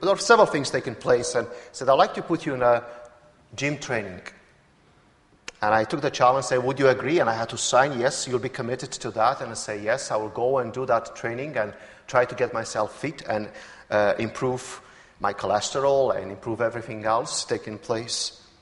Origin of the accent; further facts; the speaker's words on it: Romania; moved away; When I came from Romania over 16 years ago, I made a promise to God and I stood before God